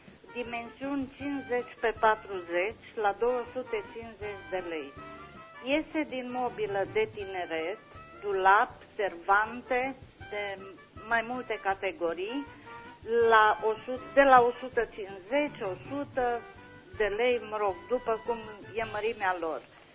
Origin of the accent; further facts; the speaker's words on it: Anina, Caraș-Severin, Romania; sunt din Anina